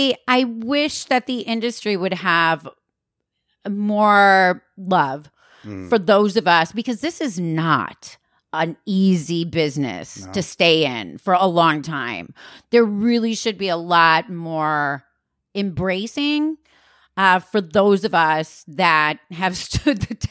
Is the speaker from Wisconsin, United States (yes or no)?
yes; Wisconsin, United States; I'm from Wisconsin. I'm a total cheesehead.